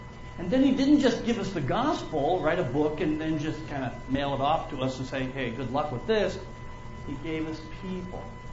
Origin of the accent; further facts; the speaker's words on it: Chicago, Illinois, United States; I'm from the Chicago area, which isn't all that far